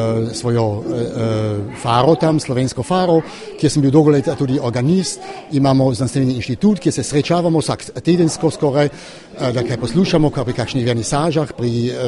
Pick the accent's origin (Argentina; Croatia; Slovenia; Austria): Austria; Carinthia; now in Vienna, Austria; jaz sem koroški Slovenec, tudi če živim že čez 40 let na Dunaju, ampak za srcem sem seveda vedno še na Koroškem.